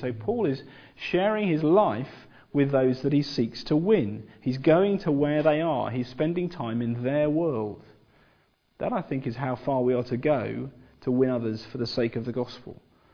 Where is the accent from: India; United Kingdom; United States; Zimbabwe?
United Kingdom; England; It's not always something that we're great at doing as English people.